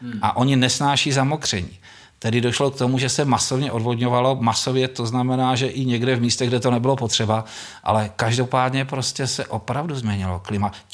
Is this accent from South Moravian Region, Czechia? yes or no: yes; South Moravian Region, Czechia; protože pocházím z Jižní Moravy, kterou si většina posluchačů představí jako jakousi placku